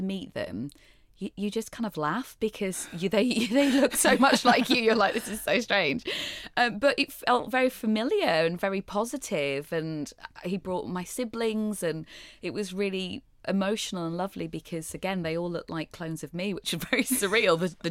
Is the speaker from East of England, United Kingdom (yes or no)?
no; Yorkshire and the Humber, United Kingdom; also born or lived in London; I grew up in Yorkshire and then came back to London. I was born in London, actually, grew up in Yorkshire and then came back to London for my college and a university.